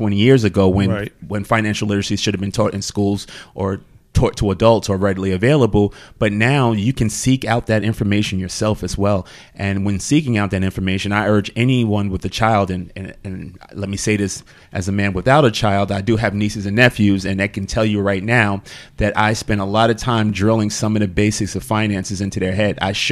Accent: New York City, New York, United States; Growing up in New York City, public schools, you learn the basics.

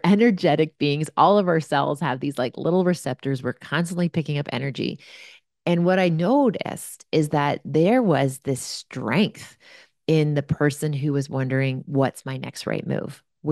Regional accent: Canada; But I'm Canadian, so I was super polite about it.

